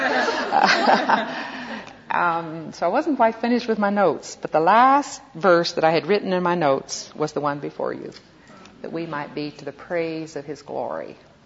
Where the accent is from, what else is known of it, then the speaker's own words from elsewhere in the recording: Little Rock, Arkansas, United States; I stopped off in Arkansas, which is where I grew up in Little Rock.